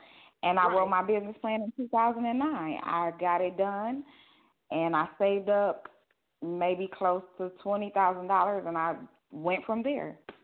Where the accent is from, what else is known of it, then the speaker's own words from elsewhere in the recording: Ohio, United States; now in Atlanta, United States; because I'm from Ohio. I live in Atlanta.